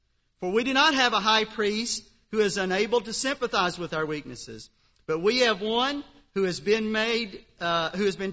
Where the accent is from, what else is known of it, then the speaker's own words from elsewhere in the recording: the South, United States; as we grew up saying in the South, the chickens always come home to roost.